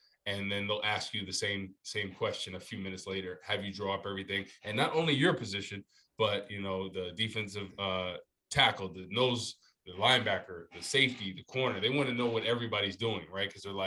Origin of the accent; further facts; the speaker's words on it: New Jersey, United States; I was raised in Jersey, man, North Jersey.